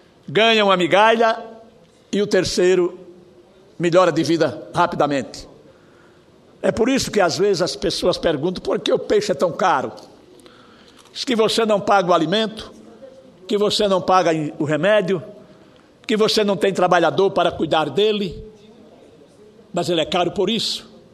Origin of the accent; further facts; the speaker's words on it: Alagoas, Brazil; Lembro aqui que os produtores que vivem às margens do Canal do Sertão, lá do meu estado